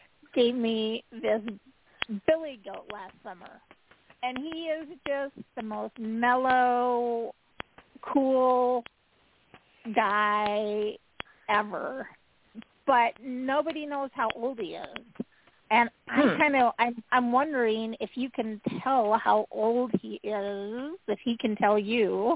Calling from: Utah, United States; I'm calling from Eastern Utah.

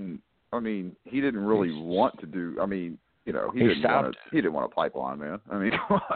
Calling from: Virginia, United States; I'm calling from Virginia, southeastern Virginia, Hampton Roads specifically.

